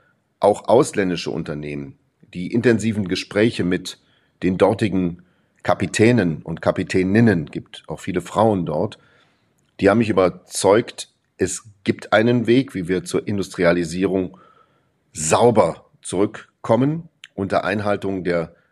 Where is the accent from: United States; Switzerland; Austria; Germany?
Germany; Saarland; Ich liebe das Saarland. Ich bin dankbar, dass ich so viel hier bekommen habe.